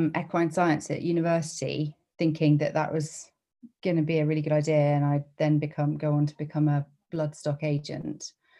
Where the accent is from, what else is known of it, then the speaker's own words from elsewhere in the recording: Bath, South West England, United Kingdom; as a teenager growing up in Bath, I used to spend quite a lot of time in the pubs and the clubs in Bath